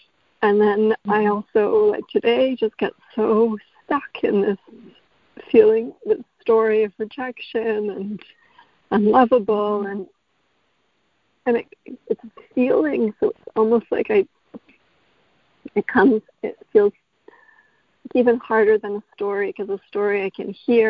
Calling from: Canada; I'm calling from Canada.

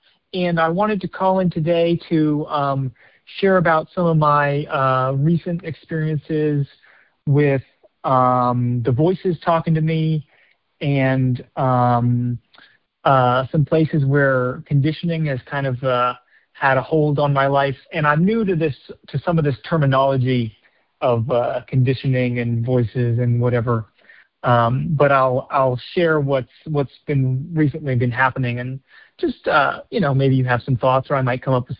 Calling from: Virginia, United States; I'm calling you from Virginia.

